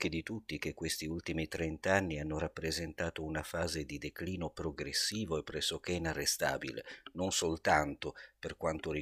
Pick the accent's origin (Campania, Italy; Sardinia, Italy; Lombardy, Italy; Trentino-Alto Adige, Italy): Sardinia, Italy; Io sono sardo, per cui non posso esimermi dal farti questa domanda.